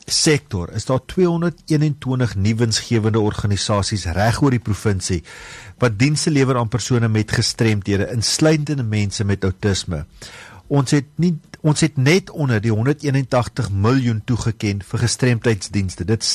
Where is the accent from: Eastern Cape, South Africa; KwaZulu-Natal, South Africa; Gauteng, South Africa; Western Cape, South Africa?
Western Cape, South Africa; Oudtshoorn; boerling van die Suid-Kaap, van Oudtshoorng. My ouers is nou nog in Mosselbaai